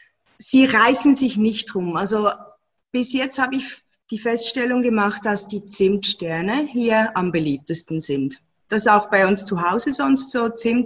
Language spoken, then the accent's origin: German; Bern, Switzerland; moved away as an adult; now in Australia; Ich komme aus dem Emmental, man trifft sich, um zusammen zu essen und zu kochen. Und als ich dann vor 3,5 Jahren mit meiner Familie ausgewandert bin nach Australien